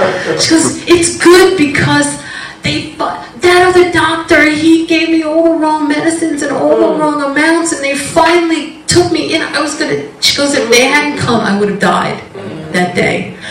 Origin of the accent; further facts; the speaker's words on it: New York, United States; Like, we're from New York. You don't come into my yard without asking.